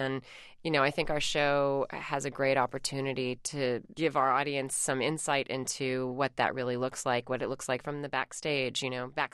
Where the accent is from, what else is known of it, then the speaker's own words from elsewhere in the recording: Virginia, United States; I grew up in Virginia. I grew up in the South, and I also sometimes have no accent at all, and then if I'm around those people, I slide right back into it.